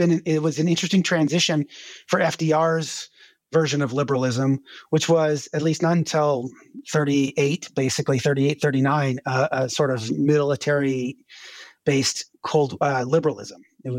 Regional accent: Los Angeles, California, United States; I mean, I grew up near LAX in Los Angeles, and you see all those companies right there.

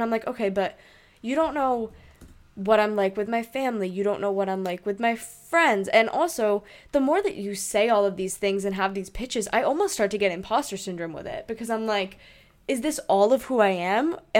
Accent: New Hampshire, United States; My elevator pitch. I am from New Hampshire.

